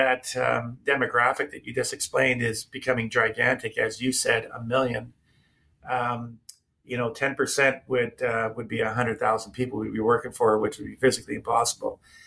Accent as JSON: {"language": "English", "country": "Canada", "said": "the Hawaiian friends have adapted me as I get more razzing than I'm a Canadian"}